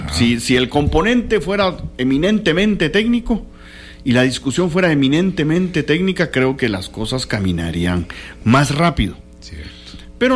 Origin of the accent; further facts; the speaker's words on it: Guatemala; como somos guatemaltecos